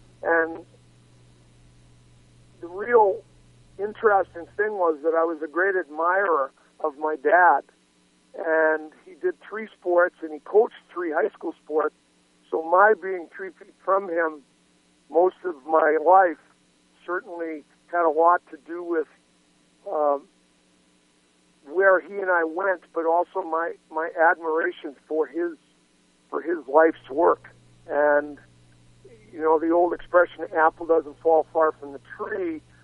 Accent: United States; being an American and a college guy

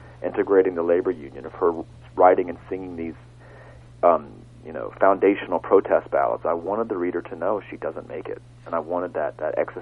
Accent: North Carolina, United States; now in Louisiana, United States; I grew up in North Carolina in the western part of the state, and I went to graduate school in Louisiana in 2003, and I found myself really, really homesick.

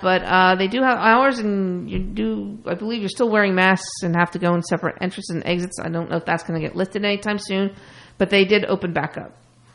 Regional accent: New Jersey, United States; no, I just remember when I was a teen growing up in Hunterdon County

